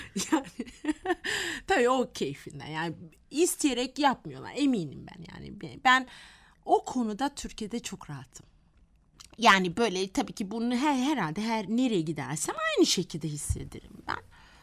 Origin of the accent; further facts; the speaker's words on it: Malaysia; now in Ankara, Turkey; Aslen nerelisiniz deyince aslen Malezyalıyım dedim artık